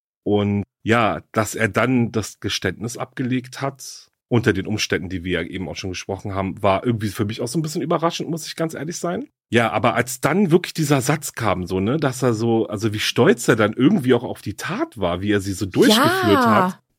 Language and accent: German; Berlin, Germany; vor allem spielt er in Berlin, also in meiner Heimatstadt.